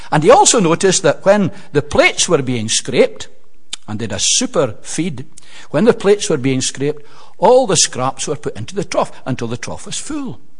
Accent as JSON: {"language": "English", "region": "Scotland", "country": "United Kingdom", "said": "Now, being a Scot"}